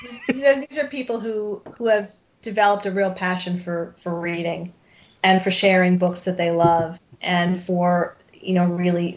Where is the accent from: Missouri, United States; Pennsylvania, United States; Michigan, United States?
Pennsylvania, United States; Philadelphia; What's the name of that restaurant in Philly? Because I grew up outside of Philly.